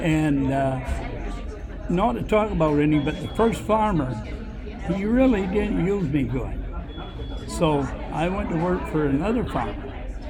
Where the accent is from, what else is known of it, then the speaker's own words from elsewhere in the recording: Washburn, Maine, United States; Well, I grew up in Washburn.